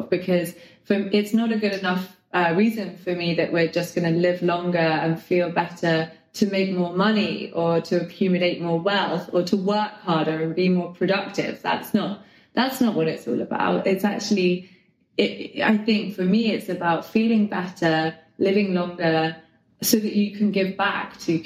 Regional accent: Sardinia, Italy; I grew up in Sardinia. My family home is in Sardinia.

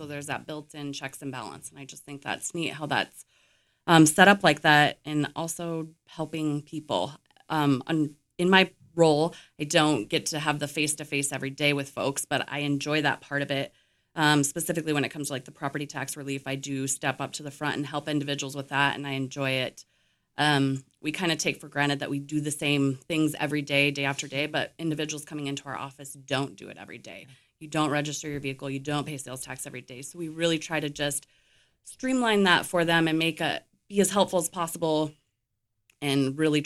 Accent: Wyoming, United States; also born or lived in Laramie; Born and raised in Wyoming. I came to Sheridan County in third grade, so I've been here a few years.

